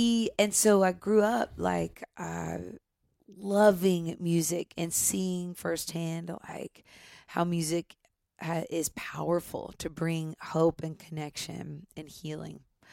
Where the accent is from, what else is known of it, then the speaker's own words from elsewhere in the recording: Nashville, Tennessee, United States; I grew up here in Nashville